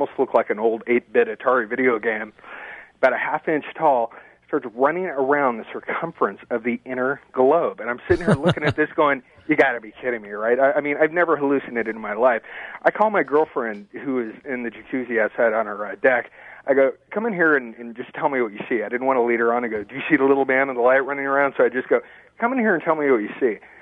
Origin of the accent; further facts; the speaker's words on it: Oceanside, California, United States; I'm from Oceanside.